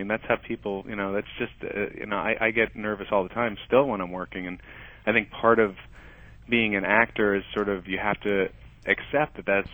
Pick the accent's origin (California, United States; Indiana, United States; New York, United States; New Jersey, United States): New York, United States; New York City; And then we grew up in New York City.